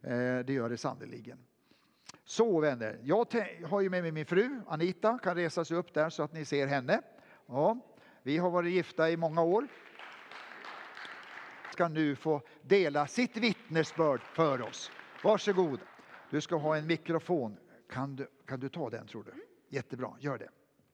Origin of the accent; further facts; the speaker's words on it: Alunda, Uppsala County, Sweden; och fortfarande kommer jag från Alunda, den uppländska landsbygden.